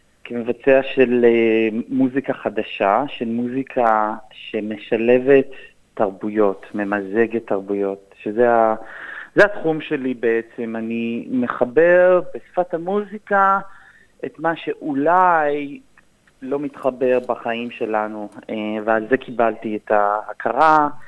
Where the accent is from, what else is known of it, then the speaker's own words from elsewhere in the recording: Jerusalem, Jerusalem District, Israel; גדלתי בירושלים, גדלתי במקום שיש בו הרבה ניגודים